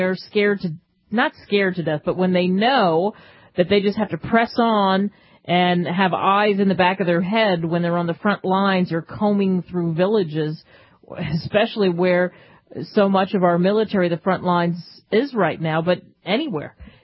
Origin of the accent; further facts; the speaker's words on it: Philadelphia, Pennsylvania, United States; This story got a lot of headlines from my hometown, Philadelphia.